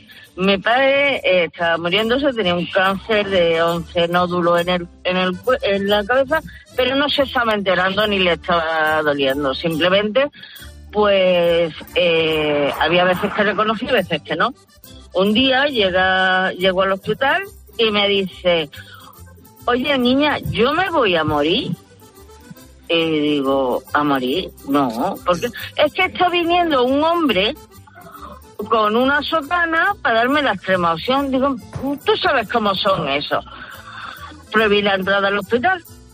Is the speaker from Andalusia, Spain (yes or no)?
yes; Málaga, Andalusia, Spain; soy andaluza malagueña